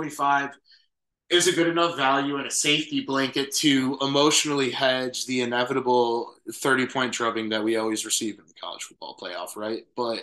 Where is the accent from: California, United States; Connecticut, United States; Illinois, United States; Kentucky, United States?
Illinois, United States; Obviously, I am betting from an Illinois, I'm from Illinois.